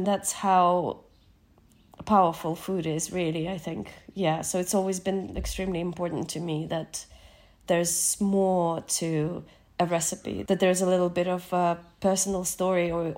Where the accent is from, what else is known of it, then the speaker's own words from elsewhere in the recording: Kakhovka, Kherson Oblast, Ukraine; when I spoke to my dad's accountant who's staying in Kakhovka, in my hometown, which is occupied now, and they can't get out now.